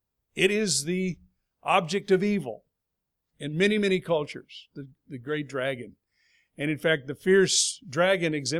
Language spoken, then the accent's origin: English; Los Angeles, California, United States; I remember going to Ambassador College in the woods of Texas, and I was from Los Angeles, from Southern California, and I was looking forward to getting out of the big city and going to the country.